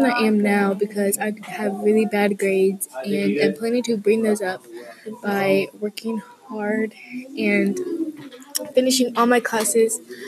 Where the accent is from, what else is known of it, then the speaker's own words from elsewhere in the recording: Wichita Falls, Texas, United States; I'm in from Wichita Falls, so I'm kind of the only child that wasn't close to Mexico.